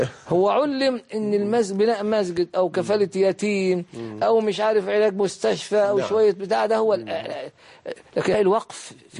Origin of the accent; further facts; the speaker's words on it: El Mahalla El Kubra, Gharbia, Egypt; في مدينتي البسيطة المتواضعة المحلة الكبرى